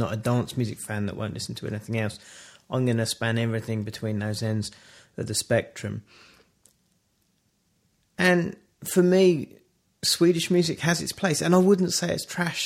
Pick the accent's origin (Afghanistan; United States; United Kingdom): United Kingdom; England; For me, being English, I think it's great that we have a dying folk tradition.